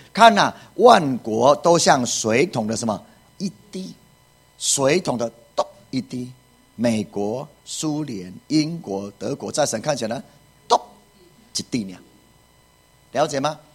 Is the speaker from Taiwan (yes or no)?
yes; Taiwan; 我们就在台湾里面呢。请问我们台湾人怎么样？